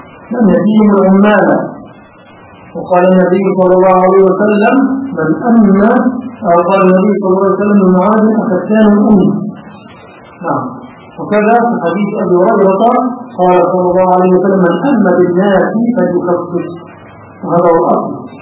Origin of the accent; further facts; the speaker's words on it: Egypt; عندنا في مصر